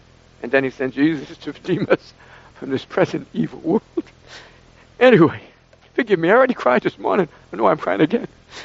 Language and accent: English; Boston, Massachusetts, United States; That's all I cared about was sports, growing up in Boston.